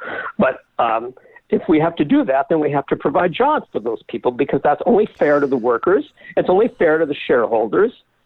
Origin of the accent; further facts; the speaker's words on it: Seattle, Washington, United States; I grew up in Seattle, we had lakes and Puget Sound and whatnot.